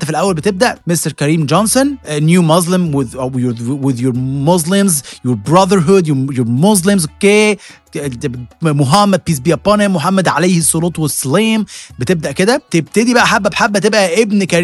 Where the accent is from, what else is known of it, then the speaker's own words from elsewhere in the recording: Egypt; احنا طبعا كمصريين او كعرب عندنا اقتناع ان الشرب عامه ما بتخنش